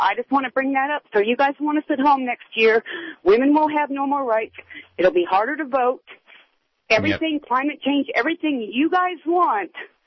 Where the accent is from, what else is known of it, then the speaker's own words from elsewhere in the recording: Alaska, United States; I grew up in Alaska, and I went to high school with Sarah Palin.